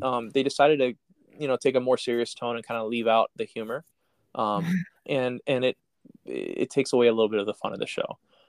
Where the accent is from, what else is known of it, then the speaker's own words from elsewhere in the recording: Miami, Florida, United States; I grew up in Miami